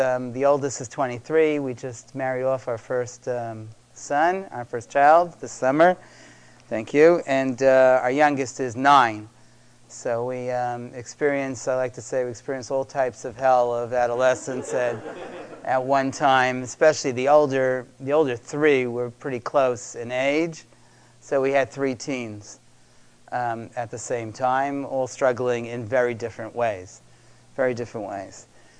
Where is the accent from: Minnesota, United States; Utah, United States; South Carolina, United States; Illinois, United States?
Illinois, United States; Chicago; I come from Chicago, and weather isn't that different.